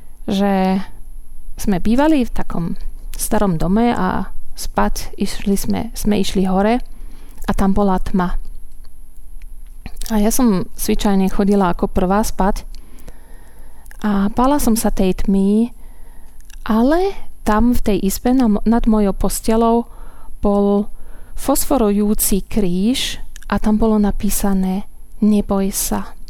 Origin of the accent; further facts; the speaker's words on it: western Germany, Germany; now in Slovakia; a chodím do evanjelického zboru v Radvani. Pochádzam zo západného Nemecka, ale žijem na Slovensku už vyše 20 rokov. Vyrastla som v kresťanskej rodine.